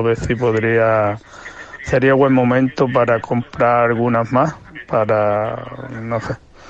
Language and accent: Spanish; Málaga, Andalusia, Spain; de Málaga.